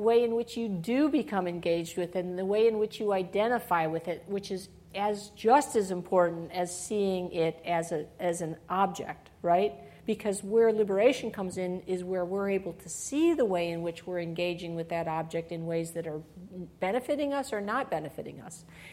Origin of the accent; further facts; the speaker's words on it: Illinois, United States; "Oh, that's easy. I grew up in Illinois."